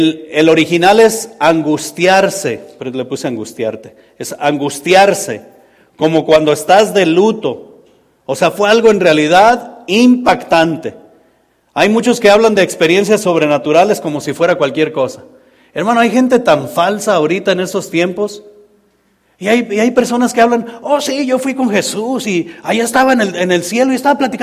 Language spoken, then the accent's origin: Spanish; Zapopan, Jalisco, Mexico; now in Los Angeles, United States; Yo soy de Guadalajara, de por allá de Zapopan.